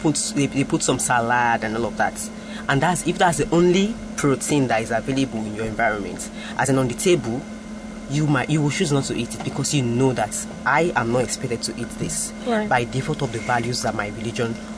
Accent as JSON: {"language": "English", "town": "Ajegunle", "region": "Lagos", "country": "Nigeria", "tie": "born or raised there", "said": "I grew up in Ajegunle now, ghetto, so I know the kind of life I was exposed to."}